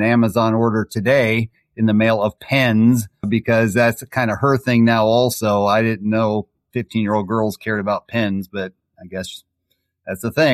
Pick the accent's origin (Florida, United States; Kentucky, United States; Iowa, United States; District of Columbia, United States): Iowa, United States; Muscatine; also born or lived in Huntsville, Alabama; I was born in Huntsville, Alabama on Redstone Arsenal at the hospital. My mom tells me that the night I was born, tornadoes were touching down around there. And so she had to hide with me under the bed. But I grew up in Muscatine, Iowa.